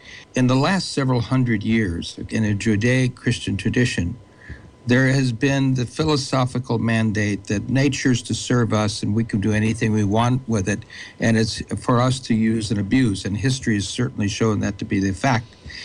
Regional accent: United States; But I, as an American, was just appalled at such arrogant stupidity coming out of the Republican Party.

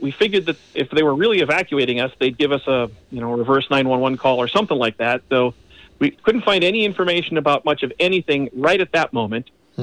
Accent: Chicago, Illinois, United States; I'm originally from Chicago, and we're used to lightning like that, but never have I seen lightning like that out here.

